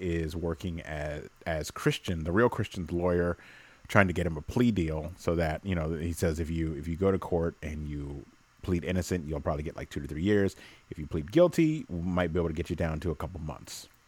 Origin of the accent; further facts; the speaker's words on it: California, United States; I'm from the Bay Area. The Yay Area.